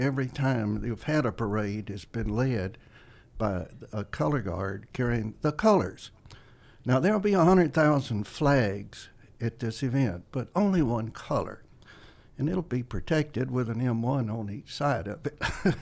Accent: Carrollton, United States; also born or lived in Northern Illinois; Born and raised in Carrollton, actually Center Point in Carroll County. Spent 38 years in Northern Illinois.

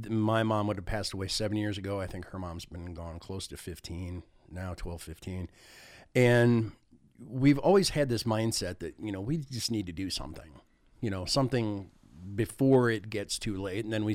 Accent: Flint, Michigan, United States; She grew up in New Orleans. I grew up in Flint, Michigan. We're not city folk.

